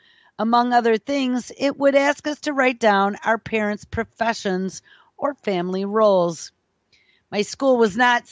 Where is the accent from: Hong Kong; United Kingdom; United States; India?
United Kingdom; being British, I don't own such a thing in real life